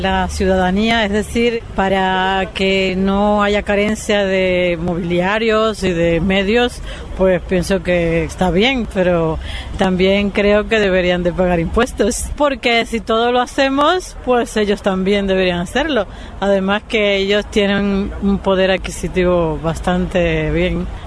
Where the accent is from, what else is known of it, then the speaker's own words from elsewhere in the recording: Cuba; El triunfo de la Revolución Cubana en mi país